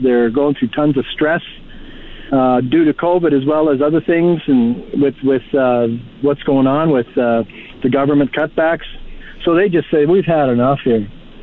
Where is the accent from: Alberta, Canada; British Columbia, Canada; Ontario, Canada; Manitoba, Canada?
Alberta, Canada; Lac La Biche; I'm from Lac La Biche myself, and I'm currently on the line here helping out in Athabasca